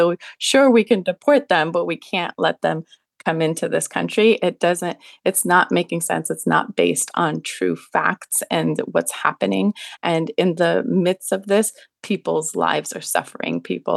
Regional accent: Afghanistan; now in United States; I'm from Afghanistan. My family's from Afghanistan.

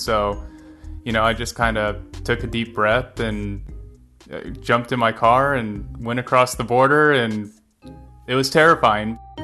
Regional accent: Riverside, California, United States; I grew up in Riverside and in Southern California, and so a lot of that Mexican culture kind of bled its way north and vice versa with it bleeding south

